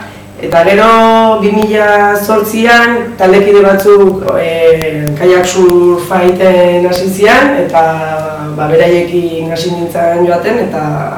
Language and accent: Basque; San Sebastián, Basque Country, Spain; hogeita mazazpi urte dauzkat, Donostiarra naiz.